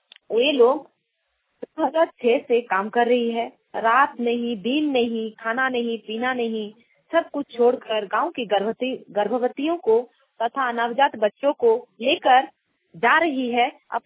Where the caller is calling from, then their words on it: Jharkhand, India; गांव से नाचला ब्लॉक से बोल रही हूँ। यह प्रोग्राम झारखंड में हमारे गांव से